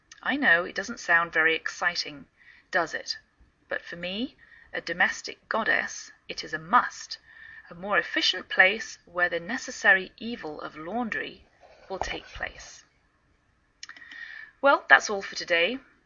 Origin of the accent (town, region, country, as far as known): England, United Kingdom; now in United States